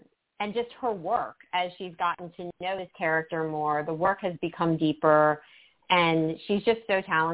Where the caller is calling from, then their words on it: Los Angeles, California, United States; Yes, I am calling from L.A.